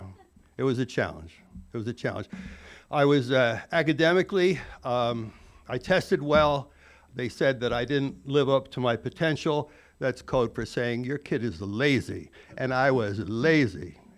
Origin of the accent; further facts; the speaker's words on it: New York, United States; And I played sports, I grew up in New York, and you could, at the time, you could drink legally when you're 18.